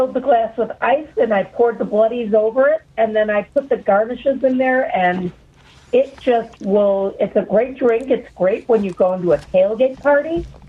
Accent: Chicago, Illinois, United States; Okay, well, I grew up in Chicago. My father was a Chicago police officer, and we grew up on the northwest side over in Gladstone Park, and then... from there, I have lived all over the city of Chicago.

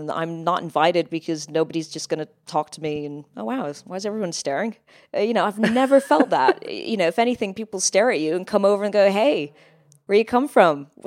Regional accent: United Kingdom; And you know, I'm British, although I don't sound it.

